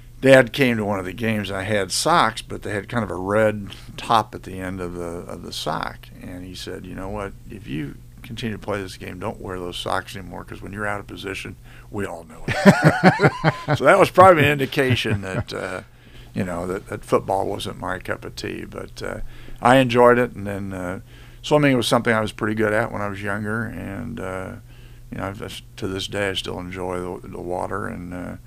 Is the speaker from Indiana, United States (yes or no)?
yes; Indianapolis, Indiana, United States; I was born and raised in Indianapolis, and went to Brebeuf.